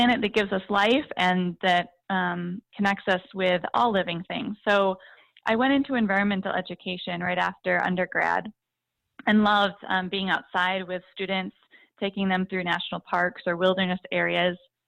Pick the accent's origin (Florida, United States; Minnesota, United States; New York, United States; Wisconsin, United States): Wisconsin, United States; Yeah, so I grew up in northern Wisconsin, north of Eau Claire, and I just always loved being outside.